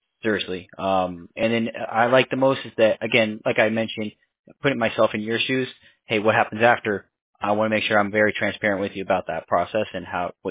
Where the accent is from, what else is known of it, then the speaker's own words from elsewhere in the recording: Arvada, Colorado, United States; now in Pennsylvania, United States; I used to live in, I used to live everywhere in Colorado. My house was in Arvada. I went to school at Green Mountain High. but I moved recently to Pennsylvania